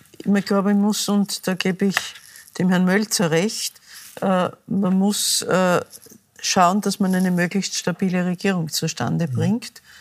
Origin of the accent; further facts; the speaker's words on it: Vienna, Austria; Ich bin Wienerin